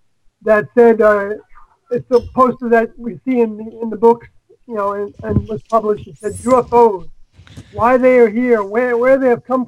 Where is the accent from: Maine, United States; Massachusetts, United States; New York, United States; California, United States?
New York, United States; But see, I ended up going to the West Coast from where I grew up outside New York City. And I went out there to homestead.